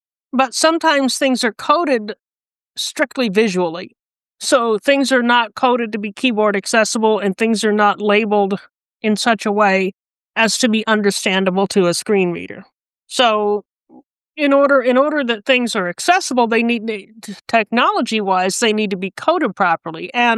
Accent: California, United States; So I was born in California, born and raised in California.

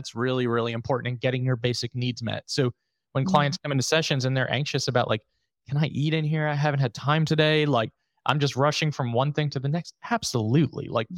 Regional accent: New York, United States; I'm going to just post how I actually speak. I'm from New York. I curse a lot.

